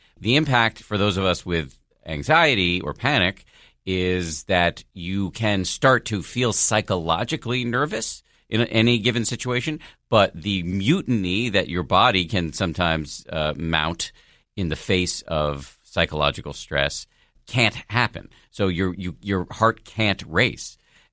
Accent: Boston, Massachusetts, United States; Appreciate the question and the kind words and the shout out from Boston, my hometown. When I want to amuse my wife, I do a Boston accent.

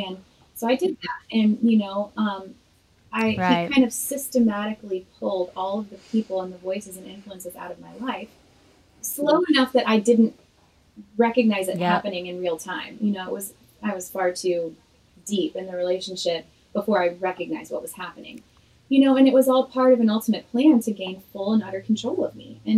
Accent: Illinois, United States; moved away as an adult; now in Nashville, United States; after I moved to Nashville, I'm originally from Illinois.

